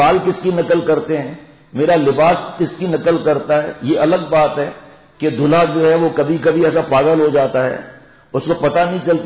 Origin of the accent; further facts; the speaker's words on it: Sindh, Pakistan; also born or lived in Karachi; ہم بھی گاؤں کے رہنے والے ہیں جناب, اصل میں تھرجا رہنے والا ہوں, بیپور خاص کا دیا خبر ہے نا, نوکوٹ نوکوٹوں کے دیا تھر, اصا ہوتے جا رہنے والا ہوں, کراچی میں جی پیدائش ہے